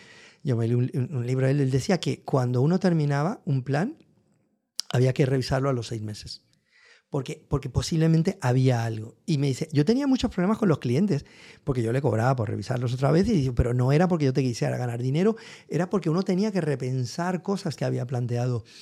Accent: Valencia, Valencian Community, Spain; Como yo me crié en Valencia

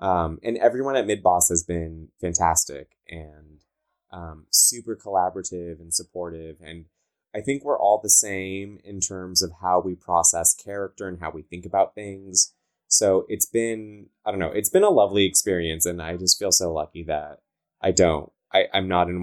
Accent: California, United States; accent: Valley girl; I'm so sorry. I talk like a Valley girl. I'm from Southern California. So like, I sound like an idiot

